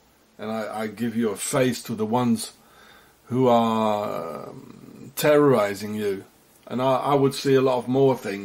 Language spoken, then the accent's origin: English; South Africa; now in Switzerland; I've been here in Switzerland, I'm a South African, I've been here in Switzerland for 17 years